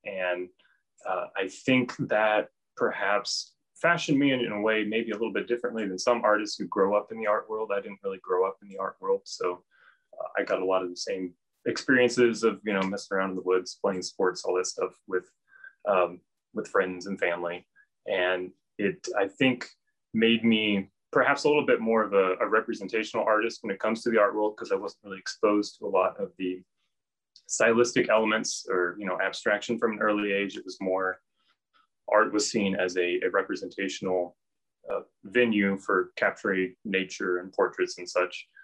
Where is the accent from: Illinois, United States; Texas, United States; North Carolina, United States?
Texas, United States; and then later growing up in West Texas in the sparse desert, but watching the giant thunderstorms and dust storms on the clouds of the horizon